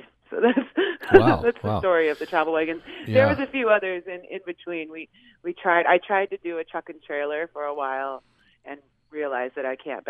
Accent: Suquamish, Washington, United States; But, yeah, I grew up in Sunamish. My family is our commercial fishermen.

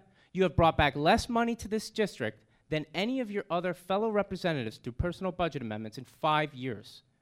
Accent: Pittsfield, Massachusetts, United States; I grew up here in Pittsfield. I went to Pittsfield High and the University of Massachusetts

